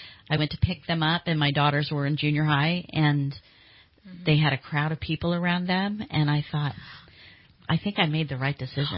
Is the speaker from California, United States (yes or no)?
yes; San Rafael, California, United States; I grew up in San Rafael, moved to Santa Rosa